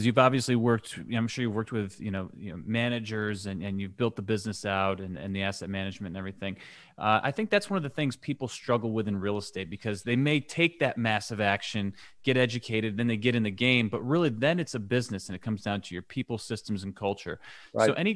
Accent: New York, United States; Dude, I grew up in the woods in Western New York.

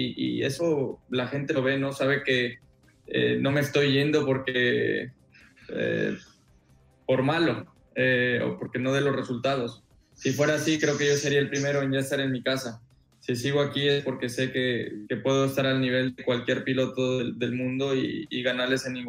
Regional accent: Mexico; creo que como mexicanos no será normal hablar de Fórmula 1

